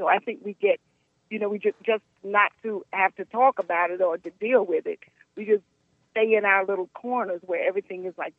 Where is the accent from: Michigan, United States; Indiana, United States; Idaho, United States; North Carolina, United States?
North Carolina, United States; now in New Jersey, United States; Listen, I am from North Carolina, and when I heard the change there, what the vote had brought about, I was so excited